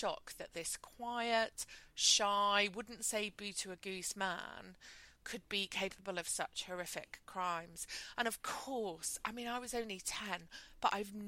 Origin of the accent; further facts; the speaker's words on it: Yorkshire and the Humber, United Kingdom; Well, because the the Peter Sutcliffe's crimes are my hometown murder.